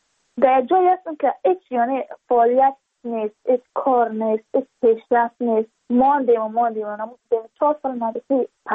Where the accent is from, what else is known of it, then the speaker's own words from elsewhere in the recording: Badakhshan, Afghanistan; چون ما از بدخشان هستیم،